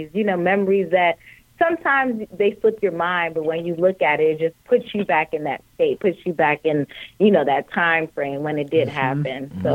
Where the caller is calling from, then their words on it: Virginia, United States; I'm calling from Virginia